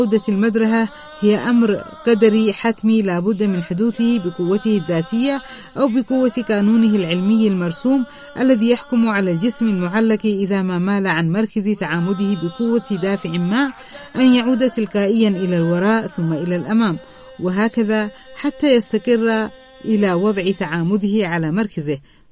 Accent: Yemen; في طفولتي في تهامة.

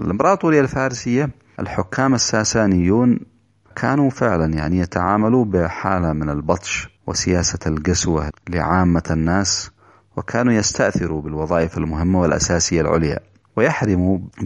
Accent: Yemen; نحن كشعب يمني مستضعف مظلوم تحرك بثقافة القرآن

